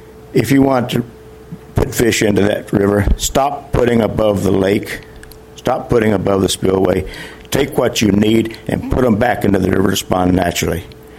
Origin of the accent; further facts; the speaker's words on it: Aberdeen, Washington, United States; I'm from Aberdeen.